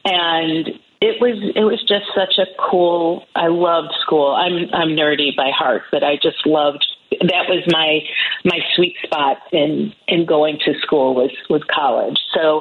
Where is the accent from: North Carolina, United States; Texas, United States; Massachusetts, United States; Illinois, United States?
Illinois, United States; Westchester; I grew up in Westchester, Illinois, and just west of the city.